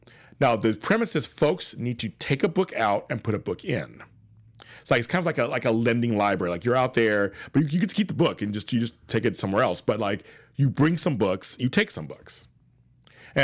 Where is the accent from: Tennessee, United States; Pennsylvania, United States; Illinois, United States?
Pennsylvania, United States; Pittsburgh; I'm from Pittsburgh. There are times when I was stuck in the house for 2 or 3 days because of snow.